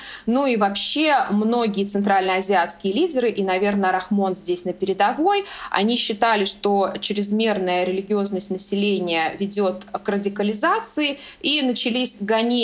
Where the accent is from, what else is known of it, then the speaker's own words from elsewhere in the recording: Uzbekistan; То есть я сама родом из Узбекистана